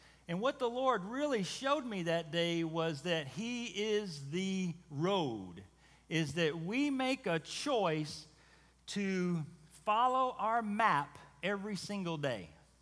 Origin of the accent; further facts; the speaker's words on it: United States; So you're from France, you're from Germany, you're from Sweden. We're from America, so what language are we going to speak? So we would try English.